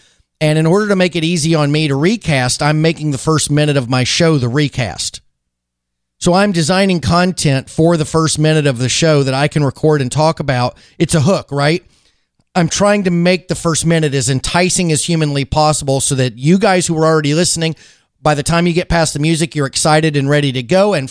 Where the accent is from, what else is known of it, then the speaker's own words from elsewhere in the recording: Alabama, United States; I lived in the South. I lived in Alabama when that movie dropped.